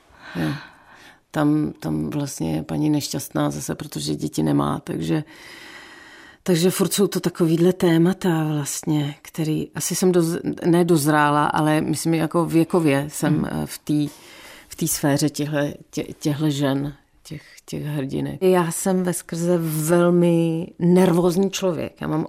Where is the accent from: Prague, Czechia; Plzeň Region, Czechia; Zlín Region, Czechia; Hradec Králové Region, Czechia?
Prague, Czechia; Jo. Já jsem hrdý rodák.